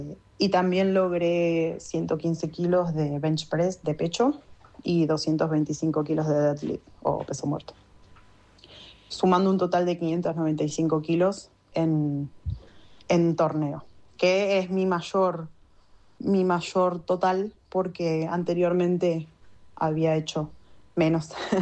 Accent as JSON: {"language": "Spanish", "town": "Luján", "region": "Buenos Aires Province", "country": "Argentina", "said": "tengo 26 años, soy de Luján, provincia de Buenos Aires."}